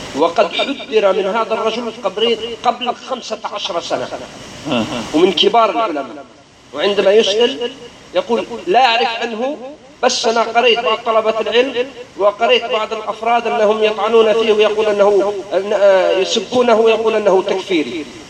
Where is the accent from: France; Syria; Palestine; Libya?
France; also born or lived in Ghardaia, Algeria; انا من انا الاصل من الجزائر، لكن للاسف الشديد كبرت في فرنسا